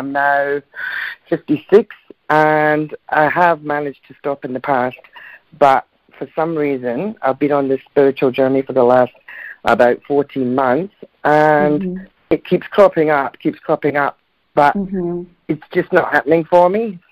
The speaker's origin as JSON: {"language": "English", "town": "Edinburgh", "region": "Scotland", "country": "United Kingdom", "lives_now": "Perth, Australia", "said": "I'm originally from Edinburgh in Scotland."}